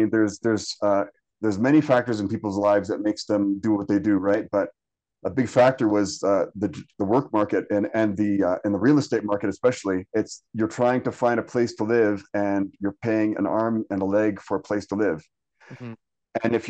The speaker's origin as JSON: {"language": "English", "town": "Windsor", "region": "Ontario", "country": "Canada", "also_born_or_lived": "Gatineau", "lives_now": "Calgary, Canada", "said": "I'm originally from Windsor, Ontario, but I lived all over the place in Canada in the past 10 years or so."}